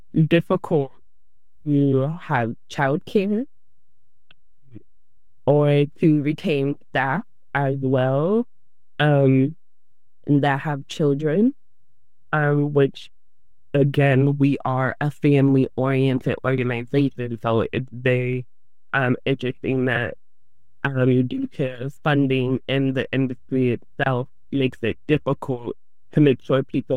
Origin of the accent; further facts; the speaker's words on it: Portland, United States; I'm born and raised in Portland.